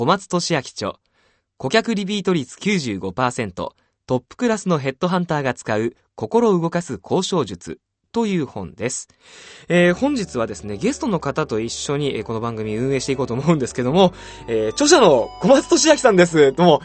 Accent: Saitama, Japan; born there; 僕は埼玉県の生まれなのでね、あんまりそのねぎってる人っていうのを見たことがないんですけども、何回か行ってますけど、僕の実家はね、埼玉県で八百屋をやっておりまして、

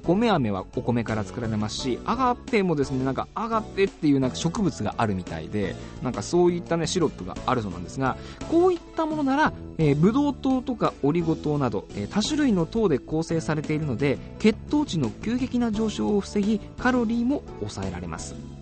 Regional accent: North Kanto, Japan; born there; 僕まあ北関東の生まれなので、子供の頃に結構しょっぱいものを食べた自覚があるんですよ。

